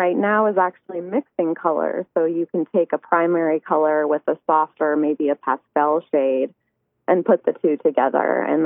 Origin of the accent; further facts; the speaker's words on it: Arizona, United States; Antigua started as a golf company over 35 years ago in Arizona, and I'm actually from Arizona. When I moved back from L.A., I was interning for a small clothing company